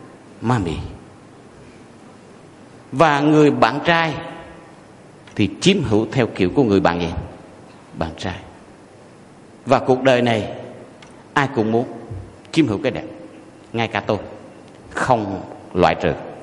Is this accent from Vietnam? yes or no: yes; Quảng Trị, Vietnam; tôi về thăm quê, quê tôi ở Quảng Trị.